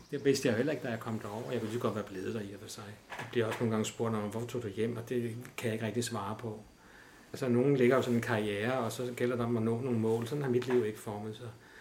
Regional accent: Copenhagen, Capital Region of Denmark, Denmark; Nu er jeg jo født og opvokset i København, og jeg studerede i København og boede i København. Så jeg er sådan en klassisk forstand i københavner.

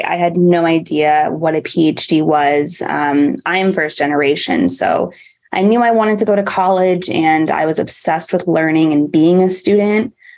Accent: Arizona, United States; now in Chicago, United States; Yeah, so I'm 25 and I am from Arizona. After graduating from ASU, I moved to Chicago to be a clinical neuropsychology doctoral student at Northwestern University

